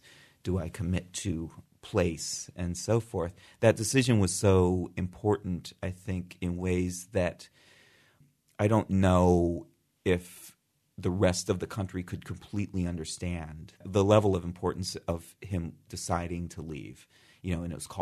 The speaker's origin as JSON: {"language": "English", "town": "Akron", "region": "Ohio", "country": "United States", "tie": "born or raised there", "said": "I was establishing my career and my family in Akron, my hometown, the place I was from"}